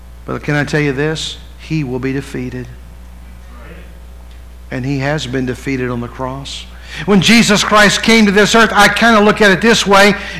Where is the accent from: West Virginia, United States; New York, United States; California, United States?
West Virginia, United States; It's not too far from where I grew up in West Virginia. It's about a five-hour drive